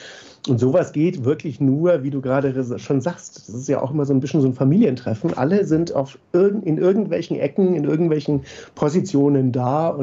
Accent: Southern Germany, Germany; Ich komme eher aus dem Süddeutschen.

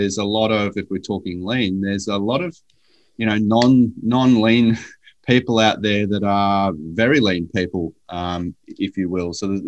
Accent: Ballarat, Victoria, Australia; I started on the shop floor in a food manufacturing business in my hometown in Ballarat, in Melbourne, Australia.

